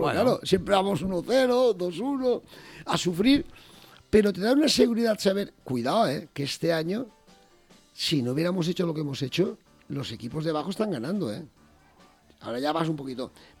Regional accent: Valencia, Valencian Community, Spain; en Valencia tenemos unos escritores que yo siempre defiendo mi ciudad, mi tierra, mis escritores

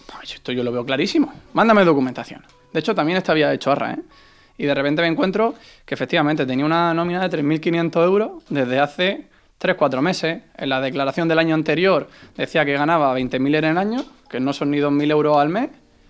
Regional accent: Murcia, Region of Murcia, Spain; De Murcia. No se nota, ¿no? Apenas.

